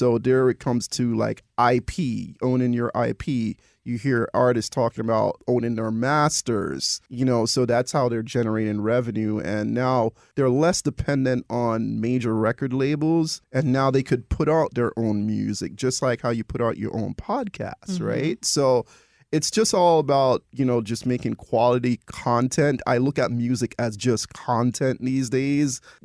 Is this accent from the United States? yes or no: no; Jamaica; I'm Jamaican.